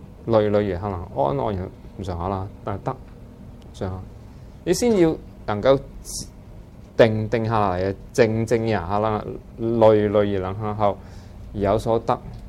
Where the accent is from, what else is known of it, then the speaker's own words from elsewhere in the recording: Guangdong, China; 我哋廣東人就配上呢個廣東話